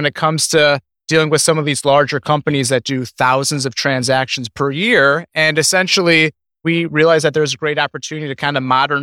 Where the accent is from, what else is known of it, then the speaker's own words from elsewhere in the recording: Denver, Colorado, United States; We're from Denver. So there's a huge snowstorm going on right now.